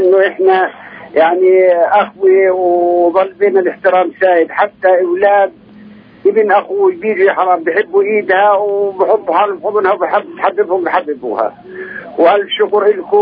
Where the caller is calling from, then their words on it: Jenin, Jenin Governorate, Palestine; من جنين يابا.